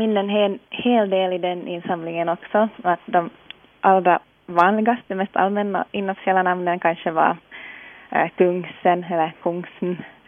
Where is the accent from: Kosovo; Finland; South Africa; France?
Finland; Ekenäs, Uusimaa; Jag har gått skolan i Ekenäs